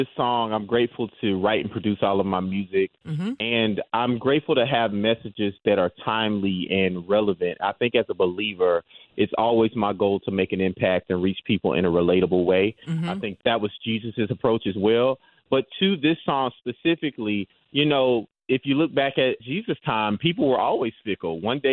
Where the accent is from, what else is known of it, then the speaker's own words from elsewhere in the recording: South Carolina, United States; I'm from South Carolina, and I was honored by the state of South Carolina and the South Carolina House of Representatives. As a native son of South Carolina